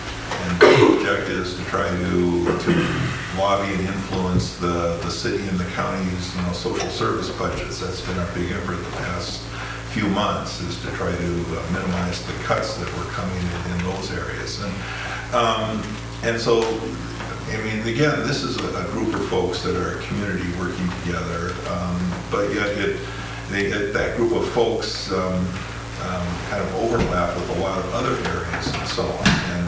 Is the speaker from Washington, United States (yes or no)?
yes; Seattle, Washington, United States; We're from Seattle too